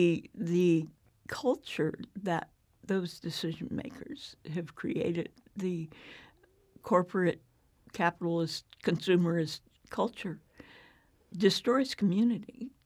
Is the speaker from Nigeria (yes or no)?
no; Pacific Northwest, United States; also born or lived in Anchorage, Alaska; I grew up pretty much in, mm-hmm, the Pacific Northwest. there was a year or so I was in Anchorage, Alaska from 3 to 5.